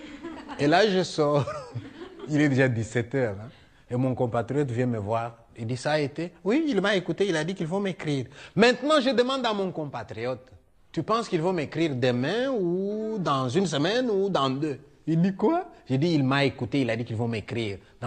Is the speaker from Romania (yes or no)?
no; DR Congo; Je viens du Congo belge, tiens.